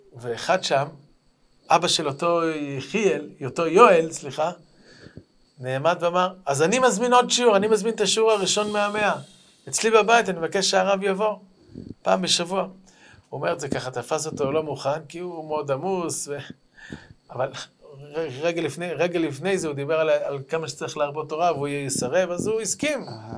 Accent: Haifa, Haifa District, Israel; אני גם בתור חיפאי, אז גם לחיפה הגיעו הרבה רוסים

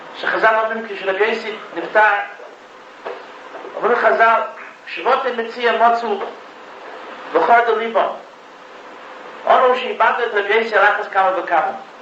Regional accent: United States; אני לא יודע כמה הציבור פה מכיר, אני כן מכיר, אני אמריקאי.

